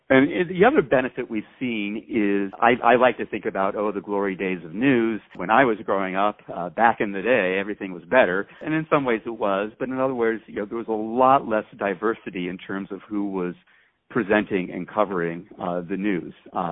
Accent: Phoenix, Arizona, United States; When I was growing up in Phoenix, Arizona, if I wanted to watch baseball, I had to wait for the weekly game of the week on Saturday mornings.

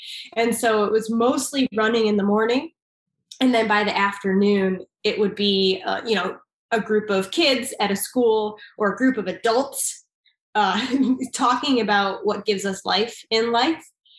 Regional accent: Glen Ellyn, Illinois, United States; I grew up in Glen Ellyn, Illinois, which is technically not Chicago, but I say it's Chicago.

